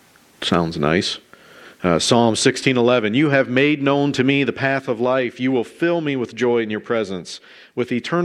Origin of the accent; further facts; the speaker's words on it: Tiffin, Ohio, United States; I'm from Tiffin, so I'll say just think in Tiffin